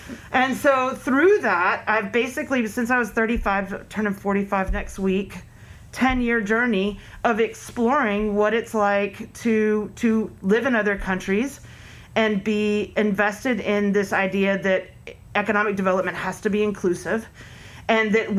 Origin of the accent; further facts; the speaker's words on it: Atlanta, Georgia, United States; even as a poor child growing up in Atlanta, Georgia.